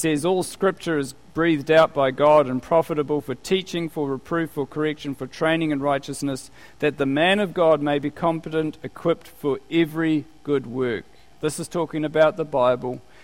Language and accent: English; Gisborne, New Zealand; Gisborne's my hometown